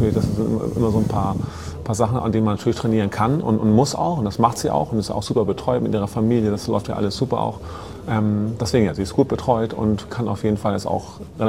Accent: Hamburg, Germany; weil ich komme auch aus Hamburg

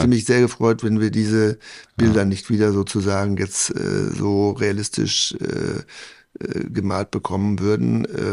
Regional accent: Hamm, North Rhine-Westphalia, Germany; Ich komme, darauf lege ich wirklich sehr viel Wert, ich komme aus Hamm in Westfalen. Mhm. Und das ist deswegen für mich wichtig, weil das eine Gegend ist, das ist also Hamm ist vielleicht für die es nicht kennen, ungefähr 30 Kilometer östlich von Dortmund.

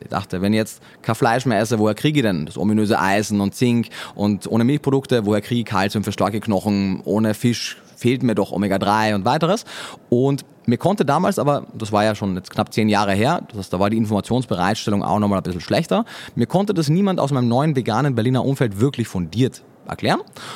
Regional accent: Austria; Wie man jetzt schon gehört hat, Österreicher. Ich lerne aber kräftig Deutsch.

